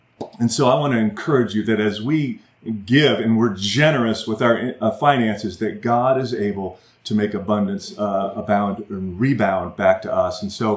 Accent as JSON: {"language": "English", "region": "Michigan", "country": "United States", "said": "I'm from Michigan. I just despise the Notre Dame Fighting Irish."}